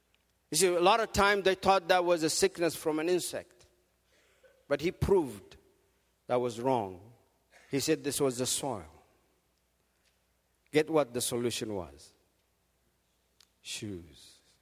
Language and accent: English; Ethiopia; Since I was from Ethiopia